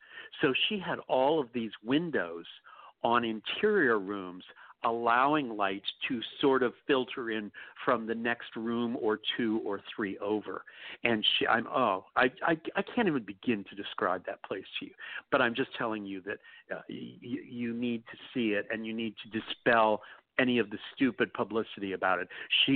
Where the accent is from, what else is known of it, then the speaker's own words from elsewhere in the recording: New York City, New York, United States; It's as weird to me as being a New Yorker and never having gone to the Empire State Building, the World Trade Center, the Statue of Liberty, or the Metropolitan Museum.